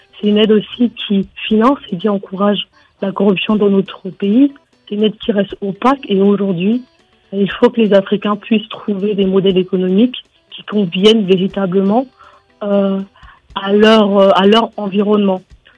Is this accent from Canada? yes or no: no; Cameroon; Moi, en tant que Camerounaise, par exemple, je n'ai jamais vu de retombées physiques de cette aide.